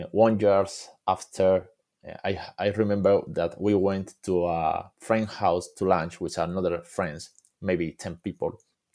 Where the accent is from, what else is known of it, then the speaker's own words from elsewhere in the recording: Seville, Andalusia, Spain; I'm from Seville. I'm 38 years old now.